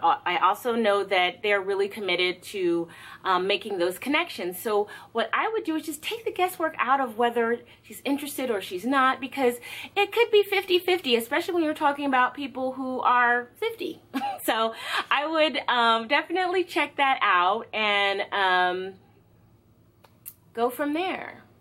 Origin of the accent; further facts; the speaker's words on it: California, United States; I didn't really see any, you know, growing up in California, I didn't see any like blatant racism, segregation, all of that stuff.